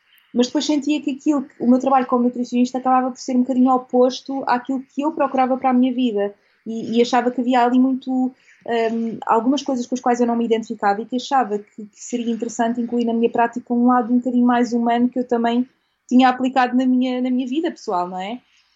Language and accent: Portuguese; Lisbon, Portugal; now in England, United Kingdom; sou nutricionista, sou natural de Lisboa, mas estou a viver em Inglaterra.